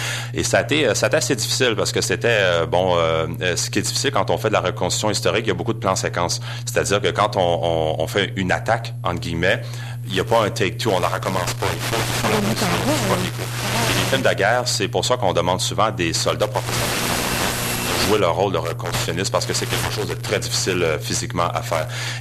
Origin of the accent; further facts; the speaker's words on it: Saint-Martin, Quebec, Canada; fait, on est de Saint-Martin en Beauce et de la région de Saint-Georges.